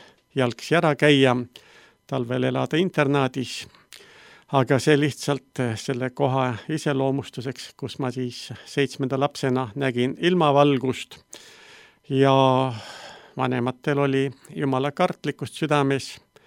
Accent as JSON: {"language": "Estonian", "region": "Southern Estonia", "country": "Estonia", "tie": "born or raised there", "said": "Olen sündinud Lõuna-Eestis metsade rüppes. Nii palju võiks öelda, et lähima külani oli paar kilomeetrit, seal oli küll 1-2 maja"}